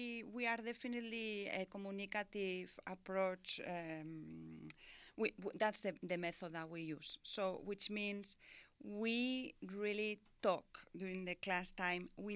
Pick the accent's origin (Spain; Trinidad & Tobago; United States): Spain; Barcelona, Catalonia; English is a second language; also born or lived in France; Yes, so my mother is French and my father is Spanish. I was born in Barcelona in Spain, and I have always lived in Spain, but since I could, I went to visit my family in France as well. So I lived for 4 years in France